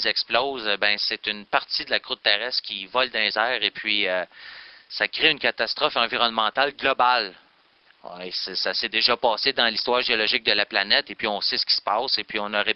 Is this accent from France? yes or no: no; Quebec, Canada; si on se respecte en tant que Québécois et Canadiens